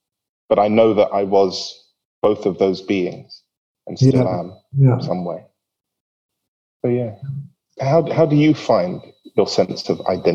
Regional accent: London, United Kingdom; I grew up in London as a child of immigrant parents from the Caribbean.

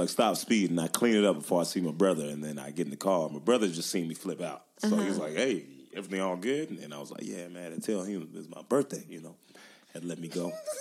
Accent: Memphis, Tennessee, United States; I was trying to act tough because I was from Memphis. And I'm still from Memphis

